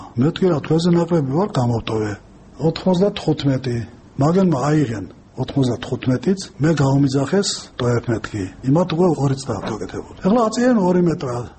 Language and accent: Georgian; Tbilisi, Georgia; დიდუბეში დავიბადე გავიზარდე. სადაც მე ვცხოვრობდი, ძალიან ახლოს იყო დიდუბის ეკლესია, თამარმეფის ეკლესია სულძახიან.